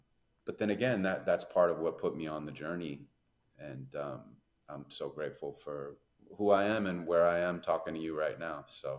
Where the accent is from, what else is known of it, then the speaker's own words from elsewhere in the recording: Santa Monica, California, United States; And my mom's a school teacher. I was born and raised in Santa Monica.